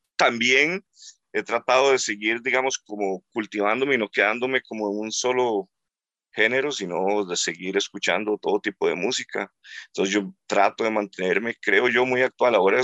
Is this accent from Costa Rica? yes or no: yes; Tres Ríos, Cartago, Costa Rica; Tres Ríos, sí.